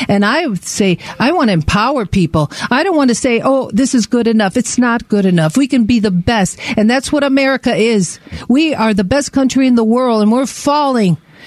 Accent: Italy; now in United States; I went through poverty when we came from Italy, and I have had struggles in my business

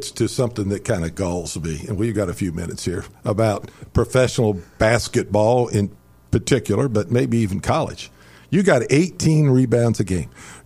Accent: Dayton, Ohio, United States; the Big O was one of those guys when I was growing up in Dayton that we followed

